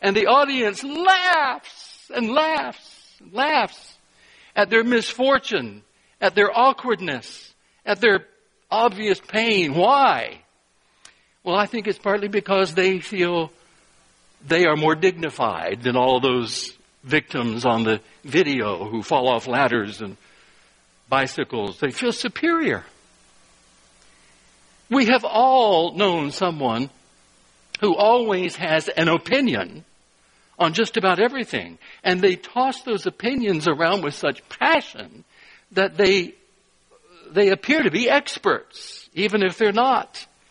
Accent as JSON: {"language": "English", "region": "North Carolina", "country": "United States", "tie": "born or raised there", "said": "I think back to my youth. I lived in North Carolina. It was an insult to mistakenly say that I was from South Carolina."}